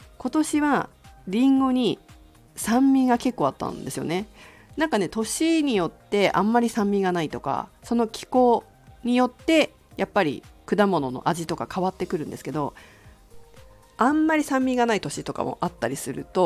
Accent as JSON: {"language": "Japanese", "region": "Fukushima", "country": "Japan", "tie": "born or raised there", "said": "福島は私の実家で、そして実家は、まあ、父方の実家ですけれども、リンゴや桃の果物農家をやっています。"}